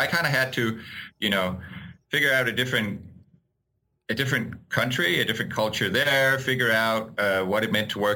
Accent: Aarhus, Central Denmark Region, Denmark; There was a conference in my hometown in Aarhus in Denmark

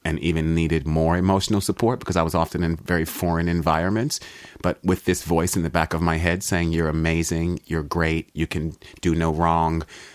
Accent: Washington, District of Columbia, United States; I was born in Washington, D.C., so it was where I grew up was probably a 98% black community. So my point of identity was never being black.

